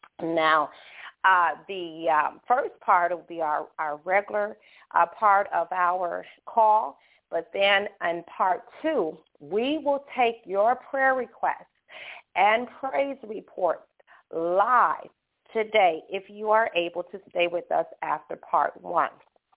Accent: Brooklyn, New York, United States; also born or lived in Chicago; I hail from Brooklyn, New York, via Chicago, Illinois

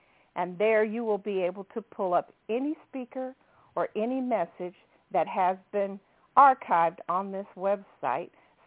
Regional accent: Indianapolis, Indiana, United States; from Indianapolis, Indiana, and I'd like to welcome each and every one of you to the call this morning.

